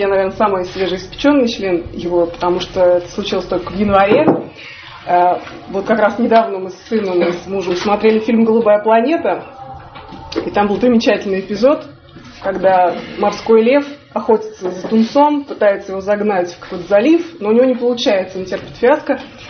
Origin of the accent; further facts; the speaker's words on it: Nizhny Novgorod, Nizhny Novgorod Oblast, Russia; Я из Нижнего Новгорода